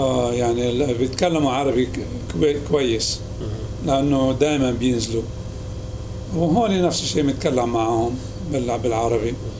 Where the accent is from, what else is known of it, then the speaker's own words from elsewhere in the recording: Beirut, Beirut Governorate, Lebanon; moved away as an adult; يعني ولدت في بيروت لبنان وخلصت الهاي سكول وتو يير كوليج بلبنان، بعدين التقاط لهنا